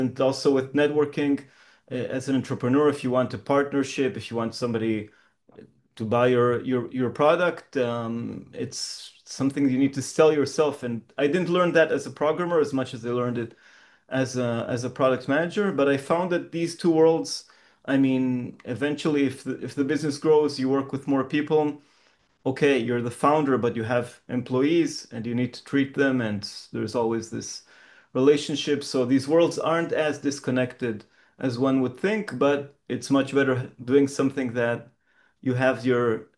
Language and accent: English; Israel; English is a second language; also born or lived in Canada; now in Barcelona, Spain; No, I was born in Israel. I'm Israeli. I spent 2.5 years in Canada.